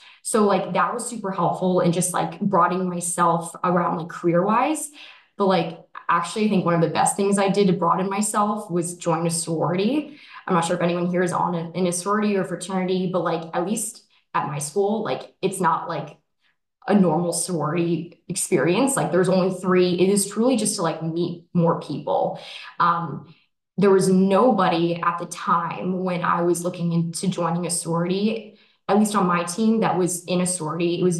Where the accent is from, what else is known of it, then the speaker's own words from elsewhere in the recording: Arizona, United States; moved away as an adult; But I'm originally from Arizona, go D-backs.